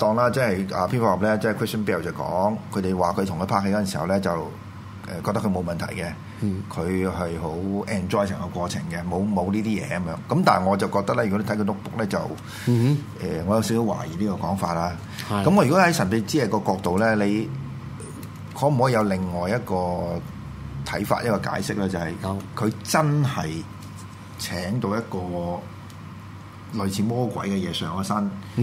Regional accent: Guangdong, China; accent: Cantonese; 咁我哋廣東話都有形容啦

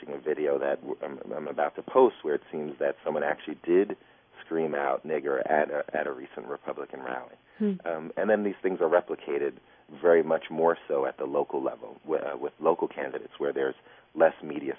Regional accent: Bronx, New York, United States; Well, I'm from the Bronx, so forgive me for saying it this way, but it ain't over yet.

